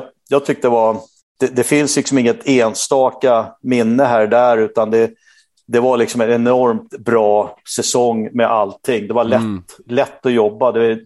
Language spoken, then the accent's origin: Swedish; Sweden; och för mig som svensk fick man ha